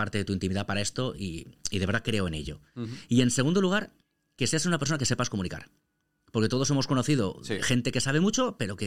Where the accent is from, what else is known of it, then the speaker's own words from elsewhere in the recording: Valencian Community, Spain; esta oportunidad ahora mismo de dirigirme a los valencianos, a mi tierra